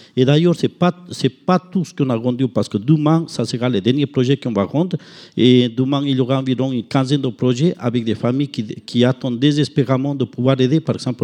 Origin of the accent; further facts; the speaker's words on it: Ecuador; Vous voyez des personnes âgées qui là-bas, chez nous en Équateur, par exemple, et puis je pense que même ici